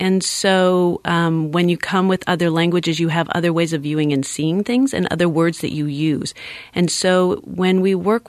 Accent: Canada; I grew up in Canada, where bilingualism is really promoted.

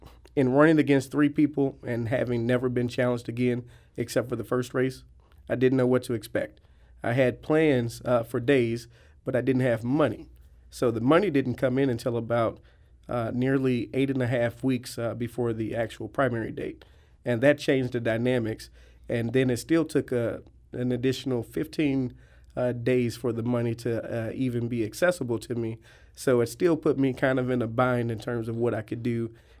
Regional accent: Ferguson, Missouri, United States; And when I got back to my hometown of Ferguson, it didn't seem like we had progressed as much as Columbia, Missouri.

